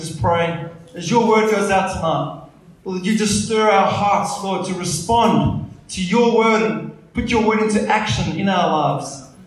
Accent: East London, Eastern Cape, South Africa; moved away as an adult; now in Australia; I'm actually not Australian, Mark, but, you know, I did grow up in South Africa until the age of 20. I grew up in East London. I went to boarding school in Bloemfontein for a while. But, yeah, moved to Australia

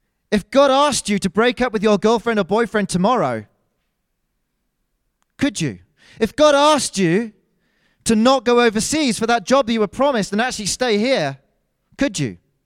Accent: United Kingdom; Actually, I am ruled by a king. Technically, I'm British.

